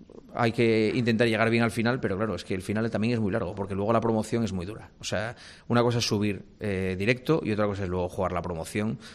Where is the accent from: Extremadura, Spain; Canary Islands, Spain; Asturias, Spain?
Asturias, Spain; Gijón; Gijón es mi casa, mi tierra, es de donde yo soy.